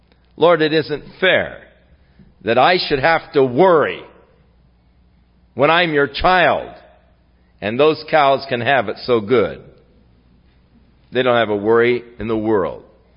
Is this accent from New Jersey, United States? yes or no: no; Ventura, California, United States; My father, for years, was a sales engineer for the Southern Counties Gas Company when we were growing up in Ventura.